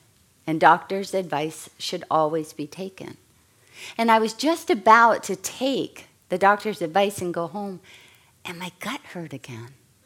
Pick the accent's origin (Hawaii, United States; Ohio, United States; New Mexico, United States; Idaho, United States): Hawaii, United States; I said, well, you heard in the introduction I'm from Hawaii, and I'm fair.